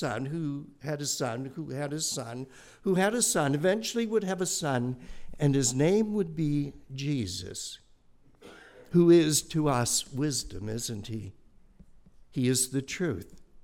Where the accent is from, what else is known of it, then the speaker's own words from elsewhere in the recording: Canada; I'm a Canadian